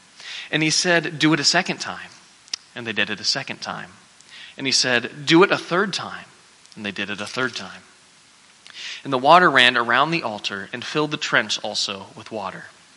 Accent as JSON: {"language": "English", "region": "Kansas", "country": "United States", "tie": "born or raised there", "said": "I mean, living in the Midwest, we've all experienced some form of drought. I grew up in Kansas, and Kansas has seemed like it's been in a drought for three times in the past 10 years."}